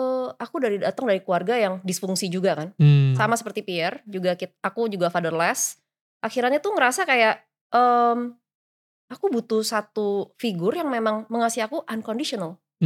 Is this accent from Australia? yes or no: no; Macau; Generasi keempat yang tinggal di Makau.